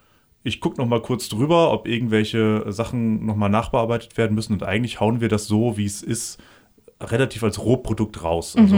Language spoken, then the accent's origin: German; North Rhine-Westphalia, Germany; ich bin Westfale